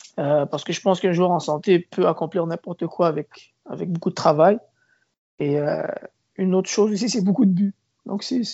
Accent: Canada; Maintenant, ma réalité à moi, c'est que j'ai grandi au Canada.

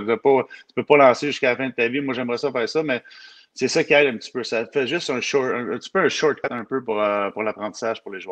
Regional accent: Mascouche, Quebec, Canada; je viens de Mascouche Beach

